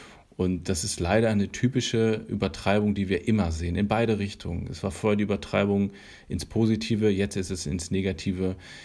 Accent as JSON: {"language": "German", "town": "Bielefeld", "region": "North Rhine-Westphalia", "country": "Germany", "said": "als Bielefelder bist du dieses Auf und Ab gewohnt"}